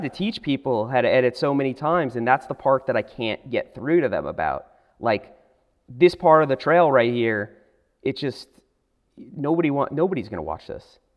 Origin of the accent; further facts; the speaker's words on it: New York, United States; also born or lived in Miami; You know, growing up in New York, it was really cold.